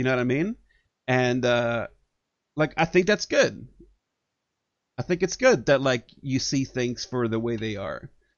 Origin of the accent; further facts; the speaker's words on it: New York, United States; because, as I said, I grew up in New York. New Yorkers know he's a garbage person.